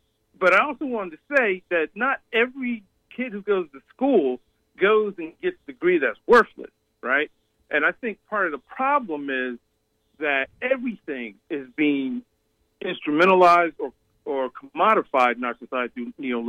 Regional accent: Philadelphia, Pennsylvania, United States; So I heard the same thing growing up in Philadelphia.

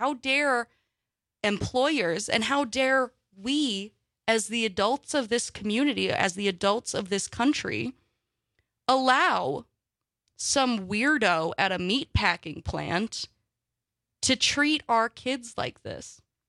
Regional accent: Wausau, Wisconsin, United States; Growing up in Wausau, you don't often think of central Wisconsin as the highlight, as the main center of immigration or the discussion of immigration.

